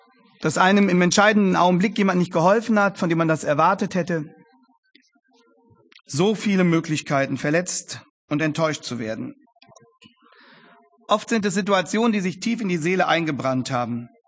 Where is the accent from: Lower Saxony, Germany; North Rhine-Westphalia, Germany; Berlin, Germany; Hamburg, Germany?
Lower Saxony, Germany; Langenhagen; wurde mein Heimatort Langenhagen, also hier im Norden von Hannover, von einer Tragödie aufgewühlt